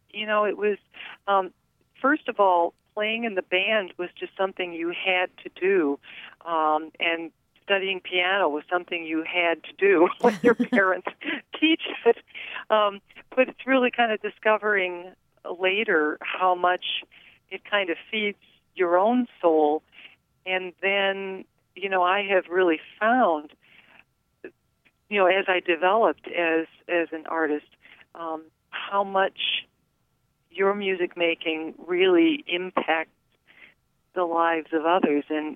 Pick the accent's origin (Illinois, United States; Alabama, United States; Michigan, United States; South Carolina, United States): Michigan, United States; Holland; I'm from Holland, Michigan, originally, real close to Saugatuck.